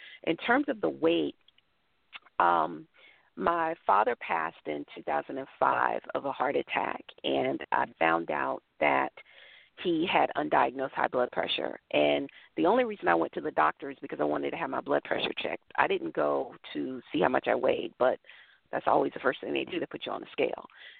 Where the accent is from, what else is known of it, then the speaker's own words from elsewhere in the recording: Brooklyn, New York, United States; born there; also born or lived in South Carolina; I was born in Brooklyn, and he and my mother decided to move back down south, and so he was transferred to South Carolina to the MetLife office there.